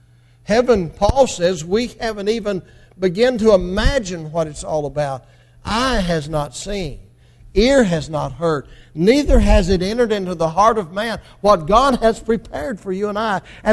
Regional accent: Marion, Kentucky, United States; I came from Crittenden County, Marion, about 50 miles from here. That's where I came from.

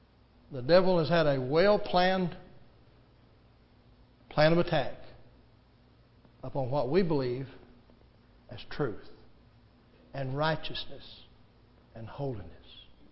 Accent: United States; And I'm an American, I'm 21, and I have the right to express my opinion.

